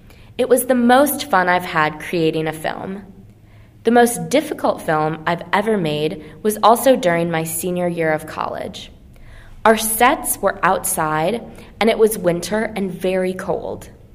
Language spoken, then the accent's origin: English; Edina, Minnesota, United States; I'm from Edina, Minnesota, and I'm 23 years old.